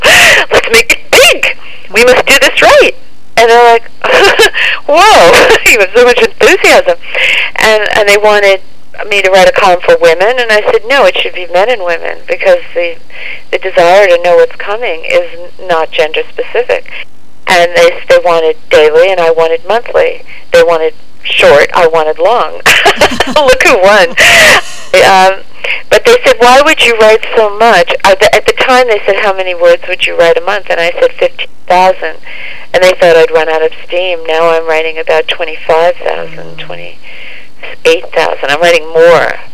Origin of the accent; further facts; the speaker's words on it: New York, United States; and I love that because I come from New York, and I feel comfortable with that.